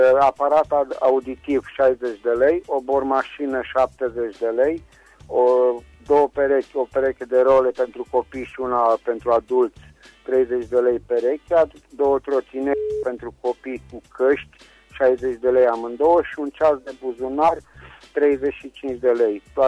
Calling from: Reșița, Caraș-Severin, Romania; din Reșița

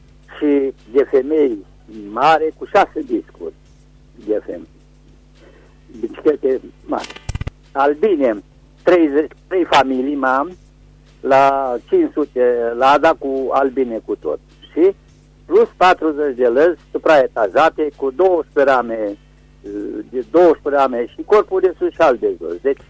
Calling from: Reșița, Caraș-Severin, Romania; din Reșița

